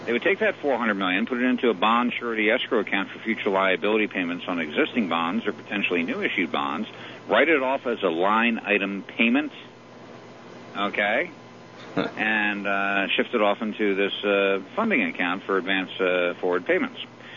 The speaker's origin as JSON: {"language": "English", "region": "New Jersey", "country": "United States", "tie": "born or raised there", "said": "being that I grew up in New Jersey, it's always great to hear a New York accent."}